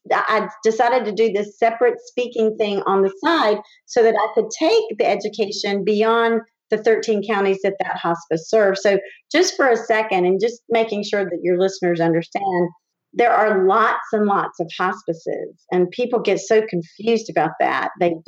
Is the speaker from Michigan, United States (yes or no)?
no; Winston-Salem, North Carolina, United States; But when I came back to my hometown of Winston-Salem, I did not want to get on a plane anymore.